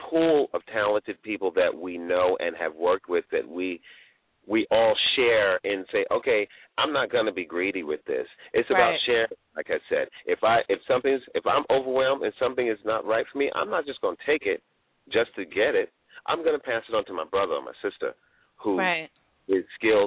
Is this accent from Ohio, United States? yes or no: no; New York, United States; And we grew up in New York.